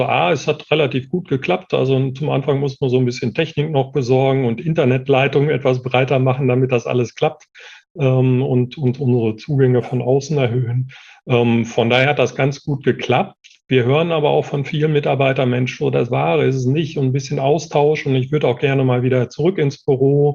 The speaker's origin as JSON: {"language": "German", "region": "North Rhine-Westphalia", "country": "Germany", "tie": "born or raised there", "said": "Ja, ich bin tatsächlich, außerhalb würde man sagen, Kind des Ruhrgebiets. Bin also tatsächlich in Mahl aufgewachsen."}